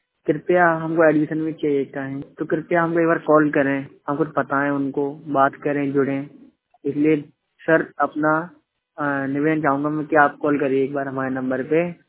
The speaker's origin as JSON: {"language": "Hindi", "region": "Uttar Pradesh", "country": "India", "said": "मैं जिला जालौन से हूँ"}